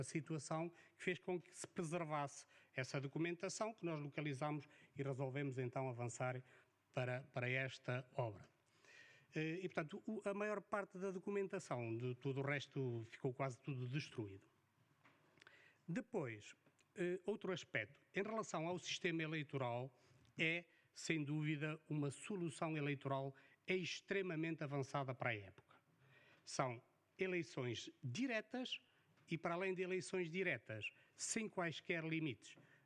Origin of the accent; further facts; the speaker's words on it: Melgaço, Viana do Castelo, Portugal; eu sou do concelho do Alto Minho, sou de Melgaço, não se deve notar pela pronúncia, mas sou